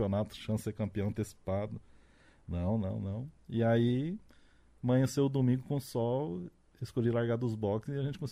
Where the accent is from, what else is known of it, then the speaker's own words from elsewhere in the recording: Londrina, Paraná, Brazil; No caso, sou de Londrina, então eu prefiro a pista de Londrina.